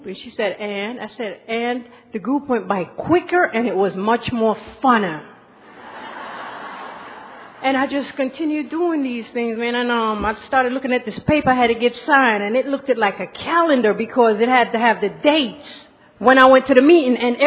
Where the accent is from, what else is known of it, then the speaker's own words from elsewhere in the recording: Bronx, New York, United States; I'm from Bronx, New York, as a matter of fact.